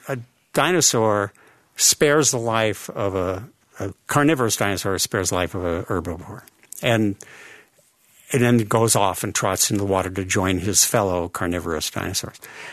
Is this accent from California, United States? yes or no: yes; Los Angeles, California, United States; Yeah, I grew up in the Valley. Mm. I'm a Valley kid.